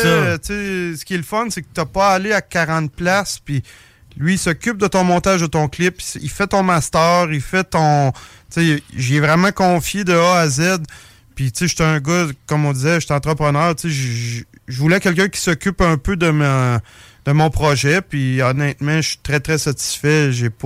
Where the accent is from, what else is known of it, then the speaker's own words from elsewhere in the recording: Saint-Tite, Quebec, Canada; Il est descendu vraiment dans mon patelin ou la Côte-Sorbe à Saint-Tite.